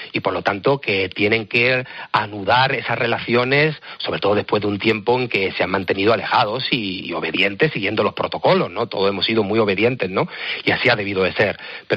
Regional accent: Seville, Andalusia, Spain; Yo soy de Sevilla

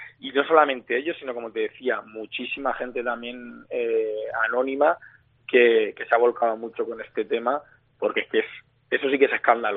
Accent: Albacete, Castilla-La Mancha, Spain; Cada uno somos, bueno, de un sitio diferente. Yo soy de Albacete.

